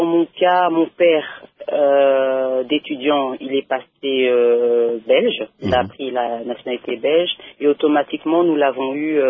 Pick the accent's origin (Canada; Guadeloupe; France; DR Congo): DR Congo; now in Belgium; Moi-même, je suis Congolaise, mes enfants Congolais. Donc, on peut dire que je suis entre les deux cultures.